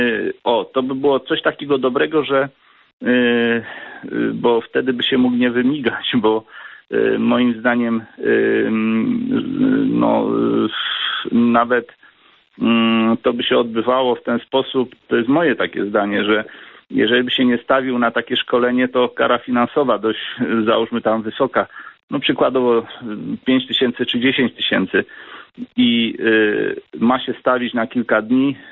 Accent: Kielce, Świętokrzyskie Voivodeship, Poland; No, co prawda jestem z Kielc, ale powiem tak.

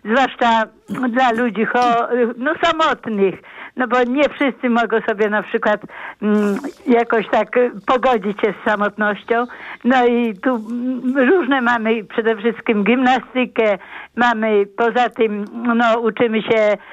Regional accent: Pułtusk, Masovian Voivodeship, Poland; jestem samotna, pochodzę z Pultuska.

